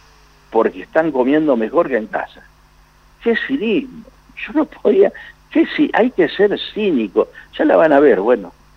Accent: Argentina

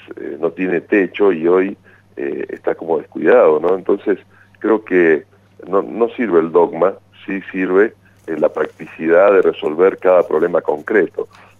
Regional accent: Mendoza, Argentina; tenemos que tener la identidad claramente definida como mendocinos

